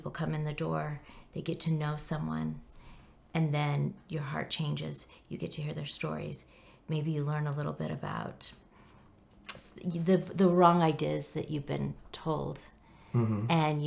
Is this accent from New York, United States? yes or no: no; Orem, Utah, United States; now in Layton, United States; I grew up in Orem, Utah, never left my bubble until I was 26, I believe.